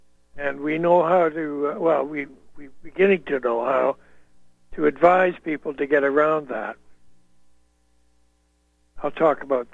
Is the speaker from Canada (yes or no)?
yes; Canada; as a Canadian, I stood apart from the criminals